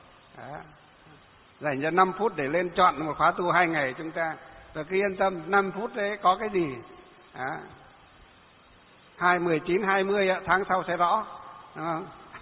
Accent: Hòa Bình, Vietnam; gặp cái bác bí thư tỉnh ủy, tỉnh Hòa Bình ở trong quê của tôi.

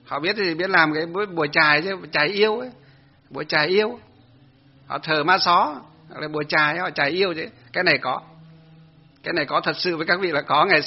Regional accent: Hòa Bình, Vietnam; để lên trên quê hương của tôi ở trên gì Hòa Bình á, trên vùng dân tộc vùng sâu vùng xa đấy, Hòa Bình này rồi Cao Bằng, Lạng Sơn, Lào Cai, Yên Bái

